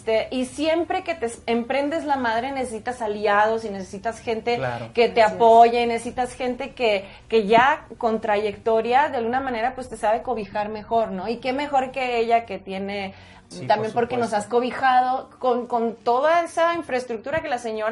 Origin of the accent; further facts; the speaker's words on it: Chihuahua, Mexico; Somos de Chihuahua. Hay un canal en Chihuahua, ¿te acuerdas?